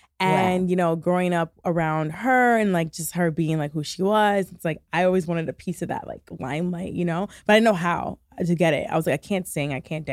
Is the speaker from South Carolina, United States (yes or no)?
no; Michigan, United States; back when I was living in Michigan. I'm from Michigan.